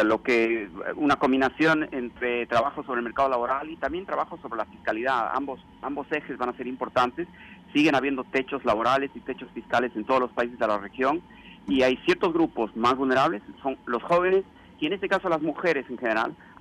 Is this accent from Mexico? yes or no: no; Bolivia; Yo vengo de Bolivia, un país que es muy pobre